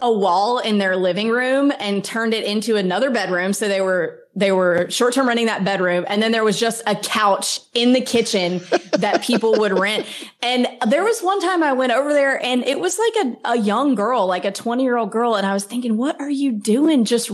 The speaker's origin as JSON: {"language": "English", "region": "Mississippi", "country": "United States", "tie": "born or raised there", "said": "So I grew up in Mississippi."}